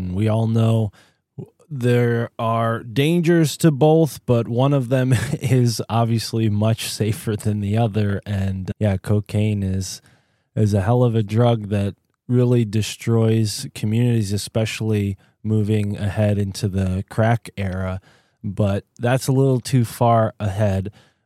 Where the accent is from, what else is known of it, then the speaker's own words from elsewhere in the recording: Connecticut, United States; from growing up in Connecticut in the North, the sort of stereotype that we get of the South is not pot.